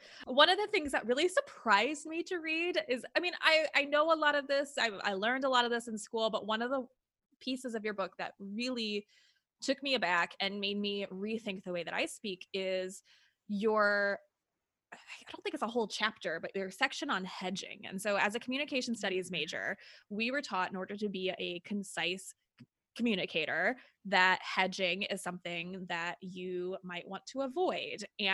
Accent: Indiana, United States; I grew up in Indiana where saying you folks and the word folks is so common that that's always what I've used.

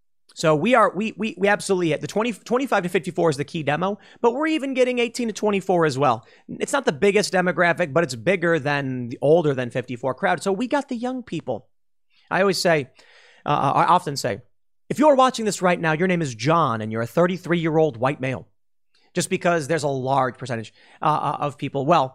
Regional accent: Chicago, Illinois, United States; And it's probably because I grew up in Chicago in a typically, you know, liberal area, but we're sick of the Democrats, we're sick of the media lies, and we're millennials.

